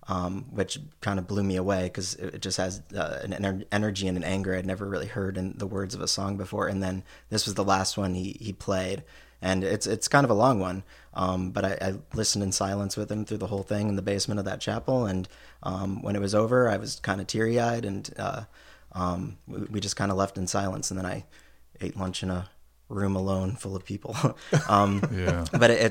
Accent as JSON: {"language": "English", "town": "Chicago", "region": "Illinois", "country": "United States", "tie": "born or raised there", "said": "No, I grew up around Chicago, college in Milwaukee, and graduate school in Indiana."}